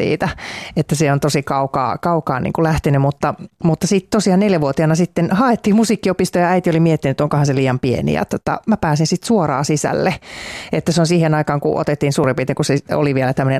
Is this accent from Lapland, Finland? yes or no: no; Oulu, North Ostrobothnia, Finland; moved away as an adult; now in Helsinki, Finland; Mä oon siis 12-vuotiaana ilmoittanut äidilleni jo, että mä muutan, siis mä oon Oulusta kotoisin, niin muutan sitten Helsinkiin tekemään musiikkia.